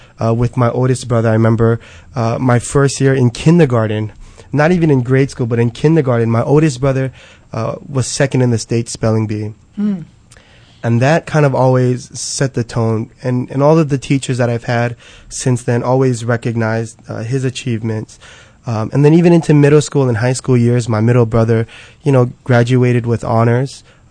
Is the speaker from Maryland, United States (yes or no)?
no; Kailua, Hawaii, United States; Originally from Kailua, been there for most of my life growing up prior to moving into town into my later adult years.